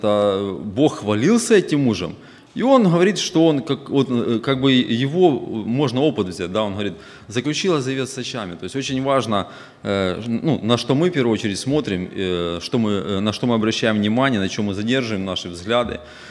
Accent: Kherson Oblast, Ukraine; moved away as an adult; now in United States; Мы жили на юге Украины, у нас там дом остался, родные, церковь. На юге Украины, в Херсонской области, это недалеко совсем от Крыма, мы на берегу Днепра живем. И мы 2 месяца здесь в Америке уже.

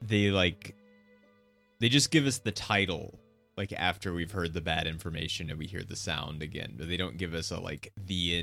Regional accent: Texas, United States; sometimes I wear a Texas belt buckle, but that's because I'm from Texas

